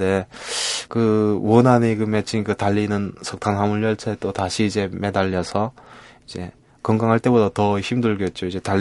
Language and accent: Korean; North Korea; now in South Korea; 2006년도에 제가 이제 남동생이랑 함께 이제 탈북했습니다.